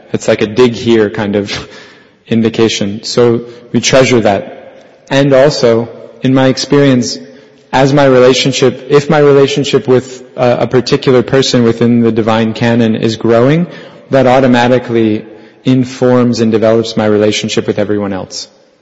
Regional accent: Detroit, Michigan, United States; I'm from Detroit, and so Detroit is famous for the assembly line.

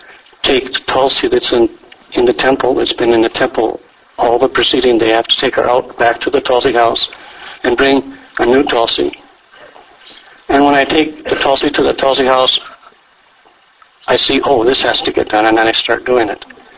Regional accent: Vancouver, British Columbia, Canada; Actually, I'm not from Saranagati. I'm from Vancouver.

